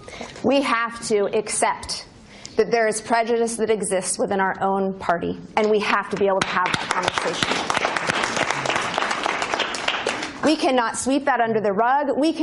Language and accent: English; Idaho, United States; and I am from Idaho. We are so white.